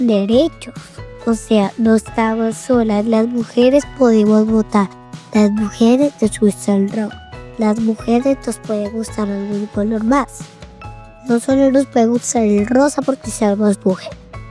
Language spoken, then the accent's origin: Spanish; Colombia; born there; Soy de dos países, uno de Cuba y otro de Colombia, aunque nací acá en Colombia, mi papá es cubano.